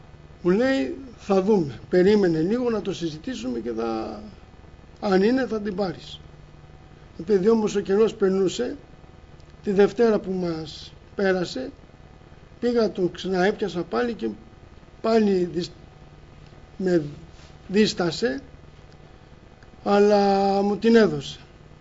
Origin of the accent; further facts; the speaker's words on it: Volos, Thessaly, Greece; now in Athens, Greece; κατάγομαι και εγώ, έχω καταγωγή από το Πήλιο, χρόνια και εγώ παιδί μεγάλωσα μέσα στην εκκλησία του Βόλου.